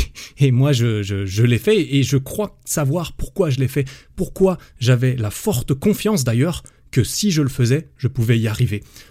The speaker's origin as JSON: {"language": "French", "country": "Switzerland", "tie": "born there", "said": "1991. J'ai bientôt 30 ans, d'ailleurs, du coup. J'ai un grand frère, j'ai une petite sœur. Je suis né en Suisse de mes deux parents"}